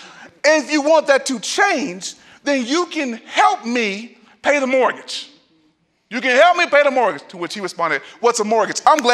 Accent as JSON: {"language": "English", "region": "Texas", "country": "United States", "said": "And this is not because I'm from Texas."}